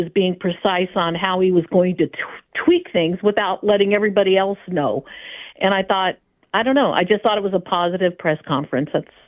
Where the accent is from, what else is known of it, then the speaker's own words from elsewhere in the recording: Buffalo, New York, United States; born there; I was born in Buffalo